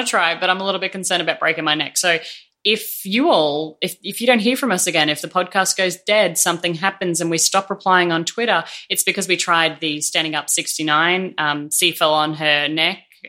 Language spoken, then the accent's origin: English; Brisbane, Queensland, Australia; I'm from Brisbane.